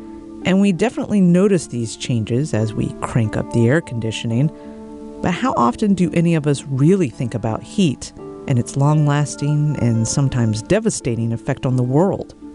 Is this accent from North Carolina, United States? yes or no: yes; North Carolina, United States; So I grew up in North Carolina, and I was, very used to humidity during the summers.